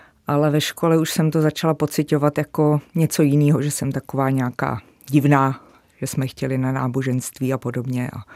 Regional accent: Dobříš, Central Bohemian Region, Czechia; Já původně pocházím z Dobříše, což je asi 17 kilometrů vedle Příbrami.

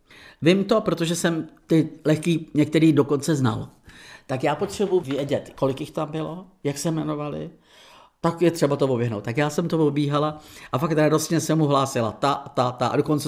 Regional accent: Buštěhrad, Central Bohemian Region, Czechia; also born or lived in France; Ten vztah k Otovi Pavlovi byl daný vlastně tím Buštěhradem především. Tím místem, kde jsme prožili téměř identicky ve stejnou dobu dětství, mládí, pak tím pochodem na Kladno, kde jsme študovali oba.

